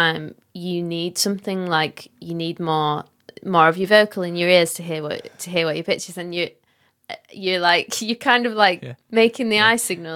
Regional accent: Leeds, Yorkshire and the Humber, United Kingdom; in my hometown.

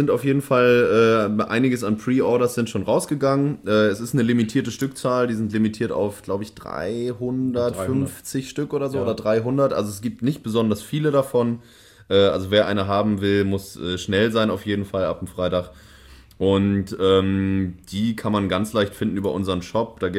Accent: Hamburg, Germany; Also, ich bin ja Hamburger

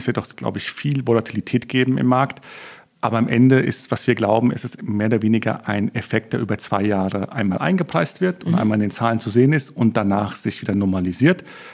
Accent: Italy; interessanterweise bin ich als Südländer der mit den wenigsten Emotionen bei diesen Diskussionen.

